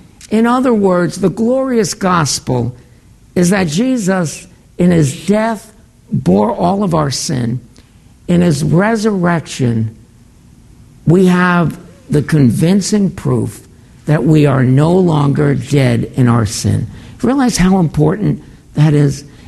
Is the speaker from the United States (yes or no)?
yes; New York, United States; I used to, growing up in New York, take a bus.